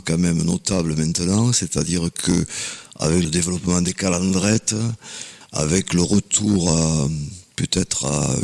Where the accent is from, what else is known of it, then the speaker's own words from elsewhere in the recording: Carcassonne, Occitanie, France; je suis né à Carcassonne, j'ai toujours vécu à Carcassonne